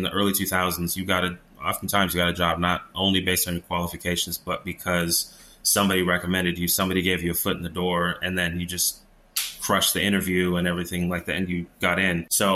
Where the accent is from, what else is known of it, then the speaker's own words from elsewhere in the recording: United States; born there; So first generation born U.S. kid. My parents both born and raised in Haiti.